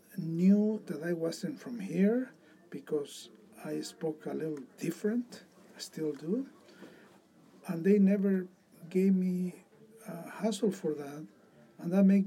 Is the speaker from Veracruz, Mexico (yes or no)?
no; Mexico City, Mexico; now in United States; Well, I came from Mexico City. That's where I was born and raised. And I was very excited to come to the US of A as a young man, a young person.